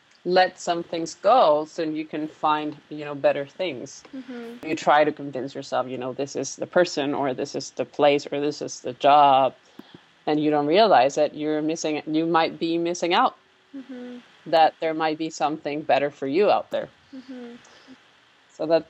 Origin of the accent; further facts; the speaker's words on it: Asunción, Paraguay; moved away as an adult; now in United States; I was born in Paraguay in 1988 in Asunción, which is Paraguay's capital city. And I lived there my whole life until I moved to the U.S. about almost 2 years ago to get a master's degree.